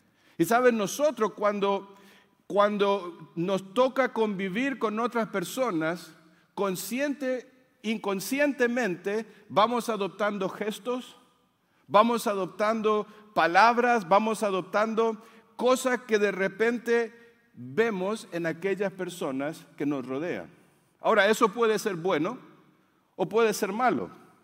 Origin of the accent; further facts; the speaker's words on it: Mexico; Yo soy mexicano.